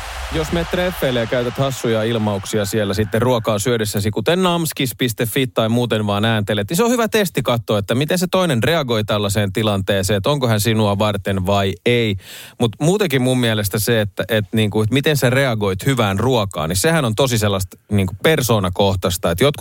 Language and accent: Finnish; Vantaa, Uusimaa, Finland; Mä olin koulussa tutustuin pienenä poikana tuolla Vantaan Korsossa tällaiseen yhteen tyyppiin vaan.